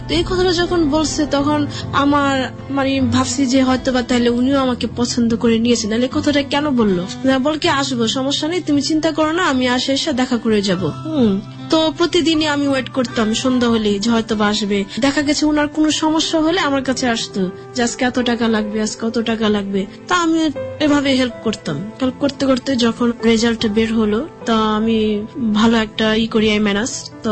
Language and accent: Bangla; Dhaka, Dhaka Division, Bangladesh; আমরা পুরান ঢাকার মানুষ